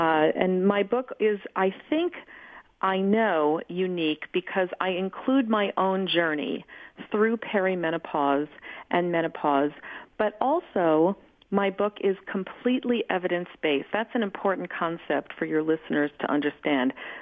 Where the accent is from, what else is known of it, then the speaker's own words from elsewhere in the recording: New York City, New York, United States; So I was probably 6 or 7 years old, and I grew up here in New York City